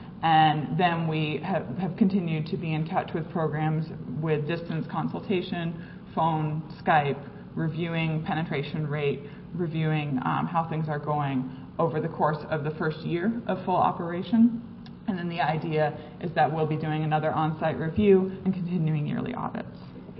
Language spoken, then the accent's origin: English; East Coast, United States; I always have to remind myself that it's not Indiana, it's Illinois, because I'm from the East Coast.